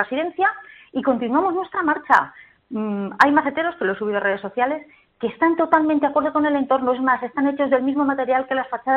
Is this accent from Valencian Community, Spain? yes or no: no; Salamanca, Castile and León, Spain; a mi ciudad, a Salamanca, de donde soy, ¿no?, de donde he nacido